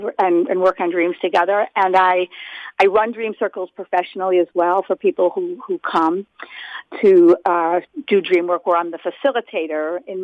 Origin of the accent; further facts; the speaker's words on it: Buffalo, New York, United States; moved away as an adult; also born or lived in Israel; now in Boston, United States; I'm an East Coast girl. I was born in Buffalo, New York. Spent my first 21 years there. Then I lived overseas in Israel for 5 years. And when I came back to graduate school here in the Boston area and have been here ever since.